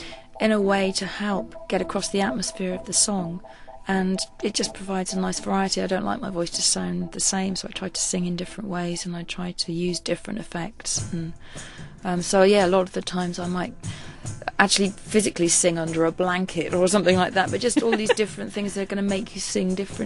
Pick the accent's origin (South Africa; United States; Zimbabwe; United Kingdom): United Kingdom; South West England; where I grew up in Dorset, I mean, it's very usual for families to stay living near each other.